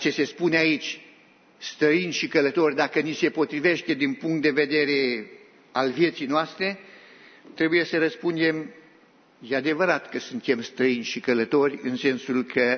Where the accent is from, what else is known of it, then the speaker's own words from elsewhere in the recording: Romania; now in Australia; Noi suntem români, dar suntem în Australia. Și pentru că suntem în Australia, noi deja recunoaștem că suntem străini. Adică suntem imigranți. Noi am plecat din țara noastră, am ajuns într-o altă țară